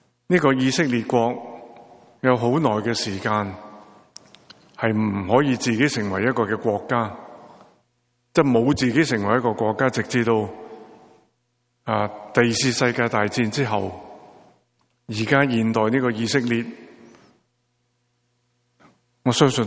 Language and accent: Chinese; Hong Kong; 一个这么老的人，都在世界经历过有几十年，由我成长在香港比较懂得懂事，十岁十零岁开始